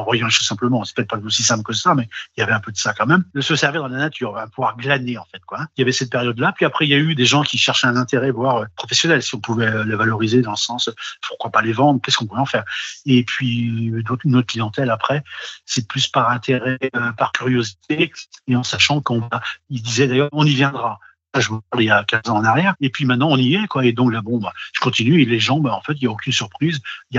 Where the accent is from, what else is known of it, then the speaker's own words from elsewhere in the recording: Brittany, France; Bien, je suis breton, hein